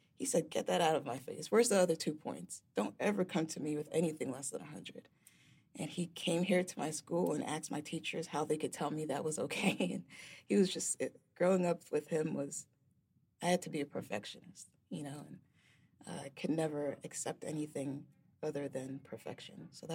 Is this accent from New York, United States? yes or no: yes; Bronx, New York, United States; So I grew up in the Bronx near White Plains Road.